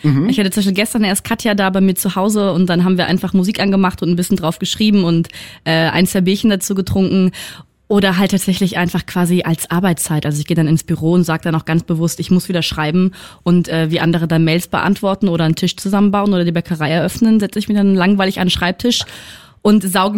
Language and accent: German; Gelsenkirchen, North Rhine-Westphalia, Germany; Aus Gelsenkirchen.